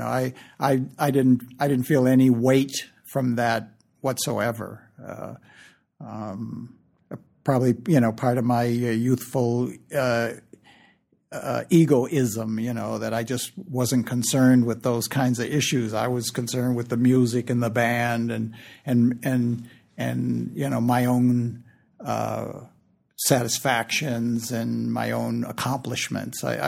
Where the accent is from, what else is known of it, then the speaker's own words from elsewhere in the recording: Detroit, Michigan, United States; coming from my upbringing, you know, in Lincoln Park and growing up in Detroit.